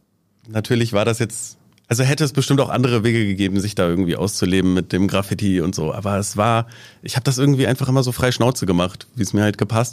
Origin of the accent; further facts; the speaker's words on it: Jever, Lower Saxony, Germany; also born or lived in Meschede, Germany; ich bin halt in Meschede geboren, in Nordrhein-Westfalen, aber mein Vater hat dann Arbeit hier in Jever gefunden. Und dann ist halt die ganze Familie rübergezogen und dann bin ich halt hier aufgewachsen.